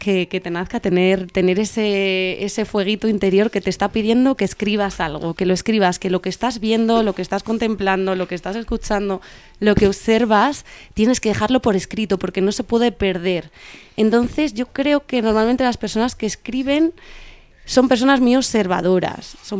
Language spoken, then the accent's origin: Spanish; Arganda del Rey, Community of Madrid, Spain; Bueno, pues yo nací aquí en Madrid. Yo soy de la ciudad de Madrid, soy madrileña. Pero crecí en un pueblo del sureste de Madrid que se llama Arganda del Rey, aunque pasaba muchos fines de semana en otro pueblo cerca de Galapagar, que es el Escorial